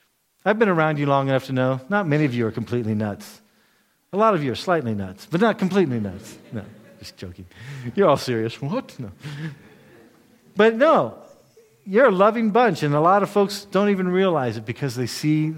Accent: United States; because I'm an American.

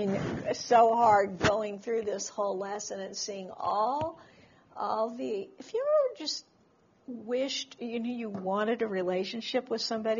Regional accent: Oregon, United States; moved away as an adult; now in Connecticut, United States; We moved from Oregon, from Oregon to Connecticut when I was 32 years old.

